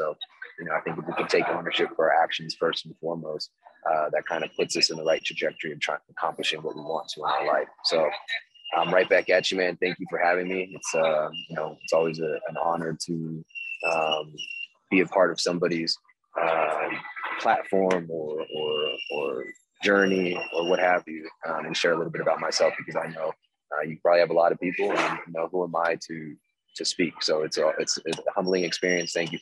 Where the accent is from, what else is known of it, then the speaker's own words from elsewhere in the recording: Stafford, Virginia, United States; I was born and raised in Virginia, in Stafford, Virginia. I was born at Potomac Hospital. This is 1988, so I'm 33 right now.